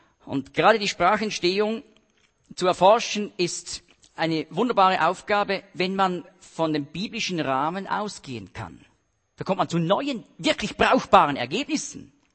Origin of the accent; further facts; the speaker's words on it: Switzerland; Also ich bin mir als Schweizer bewusst, dass es wunderbare Berge in Deutschland gibt.